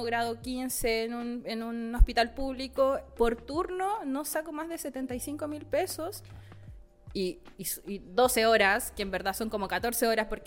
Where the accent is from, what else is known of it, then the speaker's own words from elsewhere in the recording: Iquique, Tarapacá, Chile; now in Concepción, Chile; yo soy iquiqueña, entonces mi vida es en bikini.